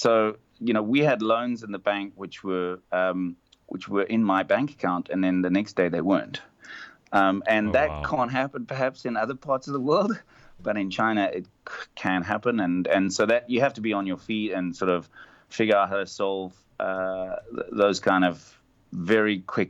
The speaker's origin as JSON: {"language": "English", "country": "South Africa", "said": "And I guess I'm lucky I come from South Africa and perhaps not from America or Europe"}